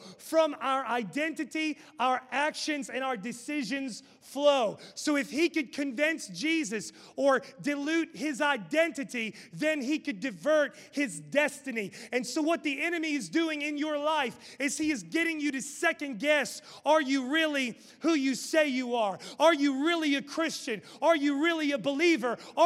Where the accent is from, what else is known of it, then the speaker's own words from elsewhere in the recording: West Virginia, United States; Well, I'm a hillbilly. I self-identify as a hillbilly. I'm from West Virginia.